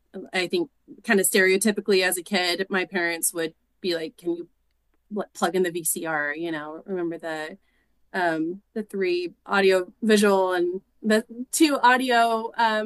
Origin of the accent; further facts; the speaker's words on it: St. Joseph, Missouri, United States; now in Kansas City, United States; I grew up in St. Joseph, and so not far away. And I moved to Kansas City with my then boyfriend